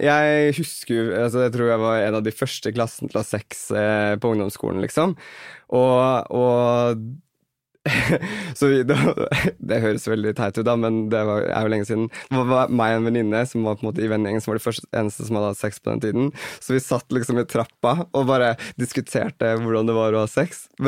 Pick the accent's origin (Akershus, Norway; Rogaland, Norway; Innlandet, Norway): Akershus, Norway; Kolbotn; Vi dannet en dansegruppe på Kolbotten der jeg er fra.